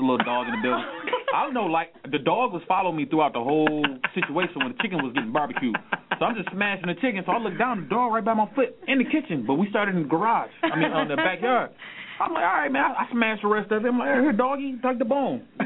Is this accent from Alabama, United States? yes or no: no; Detroit, Michigan, United States; When I grew up in Detroit, Michigan, when dogs was eating my bones, chasing me down the street, I ain't think about bones.